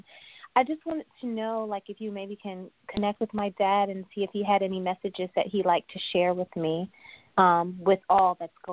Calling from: Los Angeles, California, United States; I'm calling from Los Angeles.

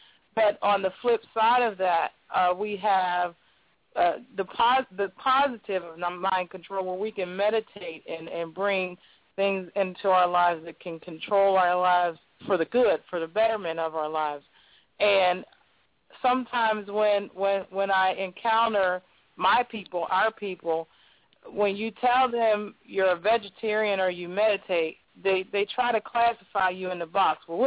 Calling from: Pittsburgh, Pennsylvania, United States; I'm calling from Pittsburgh.

